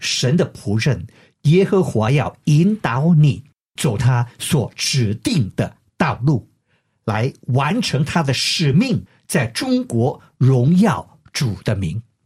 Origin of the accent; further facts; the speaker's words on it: Malaysia; now in United States; 因为我在美国呀，对吧？我当时在想啊，我在美国，而且我是来自马来西亚， 我不是从中国过来的